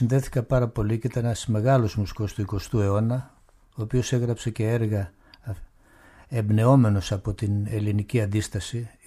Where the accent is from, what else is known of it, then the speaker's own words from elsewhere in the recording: Lefkada, Ionian Islands, Greece; moved away as an adult; also born or lived in Athens; όταν ήρθα από τη Λευκάδα 18 χρονών στην Αθήνα, για 2,5 περίπου 3 χρόνια έπαιζα τη νύχτα στα καμπαρέ της εποχής.